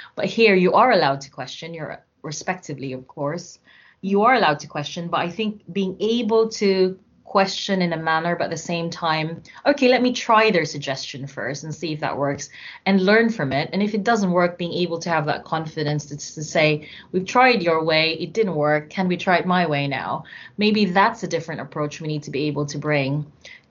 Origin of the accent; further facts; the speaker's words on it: Philippines; moved away as an adult; now in United Kingdom; To anyone listening right now, I'm from the Philippines. I've lived there until I was 26. I moved here to the UK at 26, 27, and then I worked in the NHS since then.